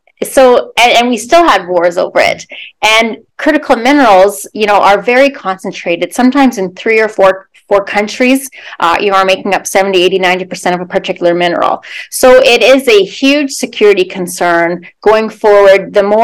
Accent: Saskatchewan, Canada; I'm from Saskatchewan originally, so I love to talk about potash and uranium

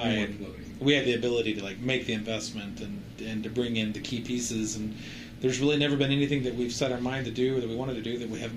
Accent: Texas, United States; I mean, I'm from Texas, but we met in Oklahoma

